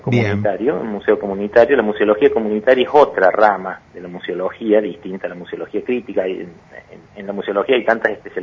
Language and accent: Spanish; Argentina; tiene que ver con nuestra perspectiva como argentinos, ¿no?